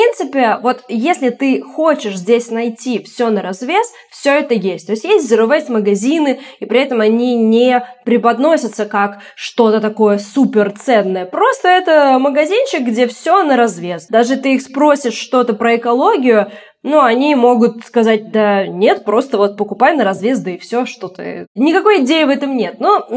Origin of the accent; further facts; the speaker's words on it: Bryansk, Bryansk Oblast, Russia; now in Buenos Aires, Argentina; Я вообще из Брянска. Но так сложилась жизнь, что сейчас я живу в Буэнос-Айресе, в Аргентине, уже почти год. В одном из самых лучших районов Буэнос-Айреса, как я считаю, это район Палермо.